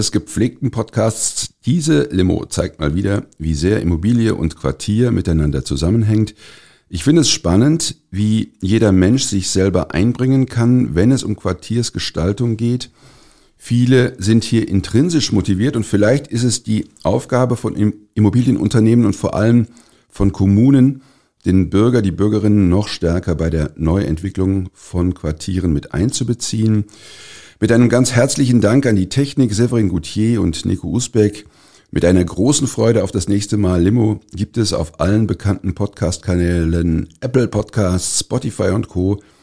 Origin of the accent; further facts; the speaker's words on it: Cologne, North Rhine-Westphalia, Germany; now in Freiburg, Germany; meine Heimatstadt ist Köln. Das ist nicht Freiburg, auch wenn ich da jetzt gerade sitze.